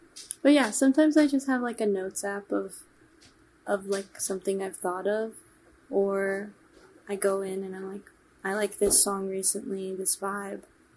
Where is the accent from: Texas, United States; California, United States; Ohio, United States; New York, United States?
California, United States; So I grew up in California and she grew up in California.